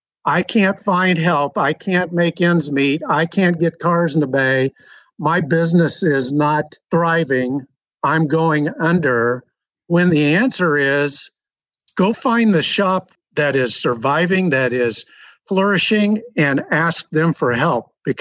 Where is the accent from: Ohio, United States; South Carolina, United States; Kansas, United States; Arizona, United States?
Kansas, United States; also born or lived in Colorado, United States; now in Raleigh, United States; While I live in Raleigh, North Carolina, or north of Raleigh, I grew up in Kansas, but I'm still a Colorado boy.